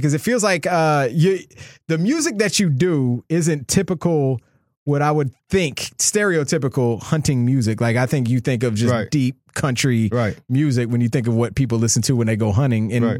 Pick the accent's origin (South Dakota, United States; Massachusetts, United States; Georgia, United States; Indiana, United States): Georgia, United States; I grew up in Clayton County, which was in Georgia, which is, you know, kind of close to the Atlanta airport, actually where the Atlanta airport is.